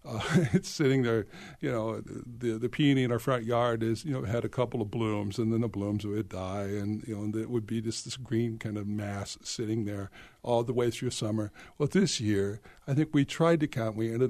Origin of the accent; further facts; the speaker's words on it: Ottumwa, Iowa, United States; I said, well, I'm from this little town called Ottumwa.